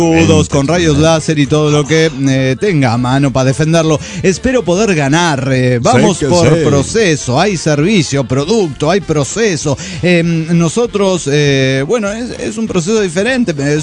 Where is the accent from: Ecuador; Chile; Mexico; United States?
Mexico; Cuauhtémoc, Chihuahua; de Ciudad Cuauhtémoc, Chihuahua.